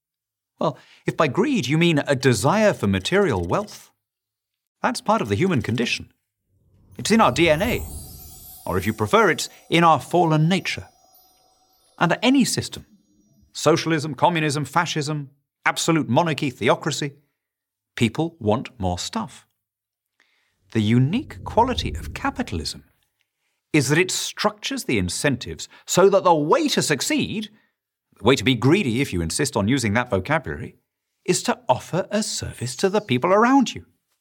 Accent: Lima, Peru; I grew up in Lima, Peru, which in those days was surrounded by shantytowns known as Las Barriadas.

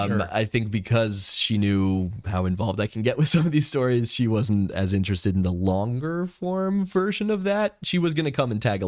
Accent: Milwaukee, Wisconsin, United States; hey, I'm from Milwaukee. We cover the Bucks.

